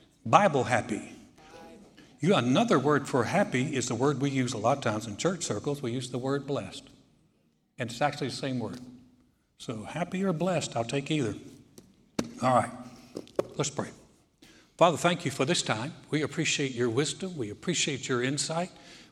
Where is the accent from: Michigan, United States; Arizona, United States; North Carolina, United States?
North Carolina, United States; It was a church in my hometown in North Carolina.